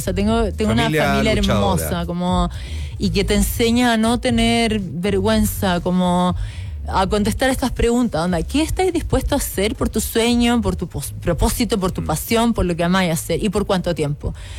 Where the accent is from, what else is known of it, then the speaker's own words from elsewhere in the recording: Chile; como sigo siendo la única chilena que cruzó el Canal de la Mancha